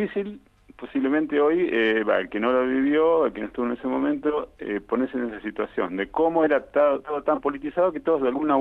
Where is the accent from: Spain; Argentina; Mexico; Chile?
Argentina; La Plata, Buenos Aires Province; fui secuestrado en la ciudad de La Plata, que es mi ciudad de origen.